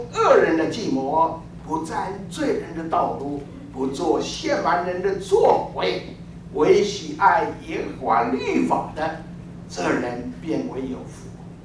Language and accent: Chinese; Taiwan; now in United States; 那他们邀请我们从台湾来，在美国总会呢做总会的代表